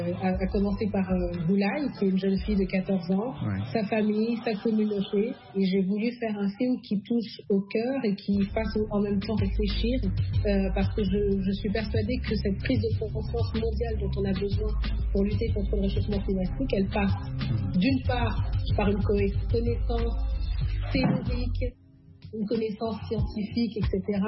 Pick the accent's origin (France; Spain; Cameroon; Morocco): France; Moi, j'habite à Paris, j'ai grandi en France.